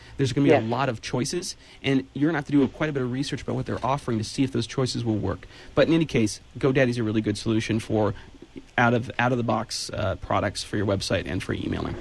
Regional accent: Ben Lomond, California, United States; From my hometown of Ben Lomond, actually.

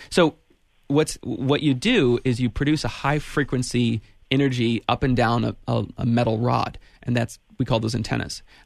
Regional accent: Ben Lomond, California, United States; She lives in Ben Lomond, my hometown

